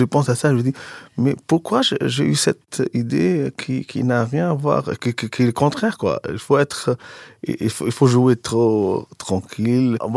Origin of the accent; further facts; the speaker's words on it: Tunisia; moved away as an adult; je suis venu de la Tunisie avec beaucoup de bagages qui ne servent à rien